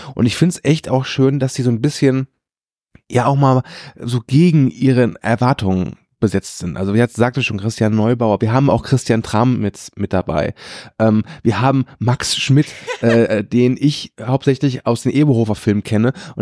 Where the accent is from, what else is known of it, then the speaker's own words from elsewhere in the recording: Rhineland, Germany; Ja, also ich bin ja Rheinländer.